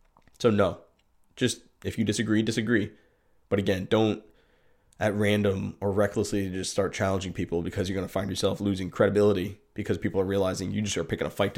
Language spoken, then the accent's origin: English; United States; I'm an American citizen.